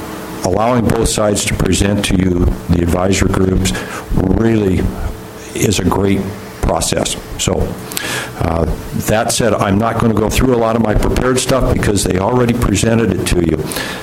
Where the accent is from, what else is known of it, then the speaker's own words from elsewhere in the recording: University Place, Washington, United States; I'm from University Place, and I'm representing Puget Sound Anglers Gig Harbor and its 200 member families.